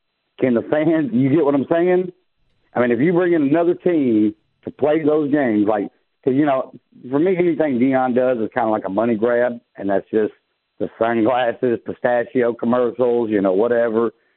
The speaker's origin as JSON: {"language": "English", "region": "Alabama", "country": "United States", "tie": "born or raised there", "said": "And, you know, I was born and raised in Alabama. Alabama was dirt poor."}